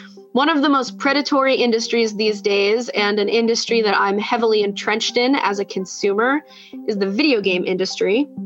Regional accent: Philadelphia, Pennsylvania, United States; I'm from Philadelphia, and I am a geographic information systems analyst.

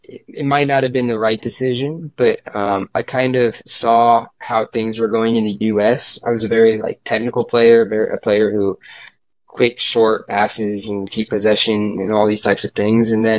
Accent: Sunshine Coast, Queensland, Australia; born there; I was born in the Sunshine Coast and played with the club there.

